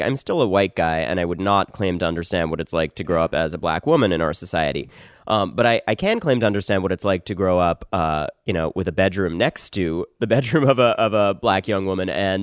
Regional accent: Connecticut, United States; also born or lived in New York; I was born in New York, and then I spent my teens in Connecticut.

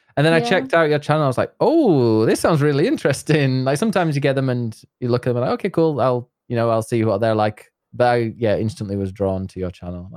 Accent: Yorkshire and the Humber, United Kingdom; I am from the north of England, near Leeds and York.

